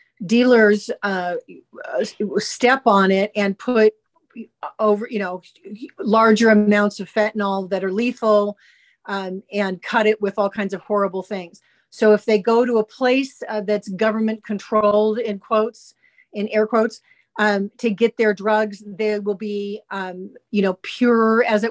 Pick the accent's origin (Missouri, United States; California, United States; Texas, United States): California, United States; San Fernando Valley; I lived through that growing up in the San Fernando Valley and everything.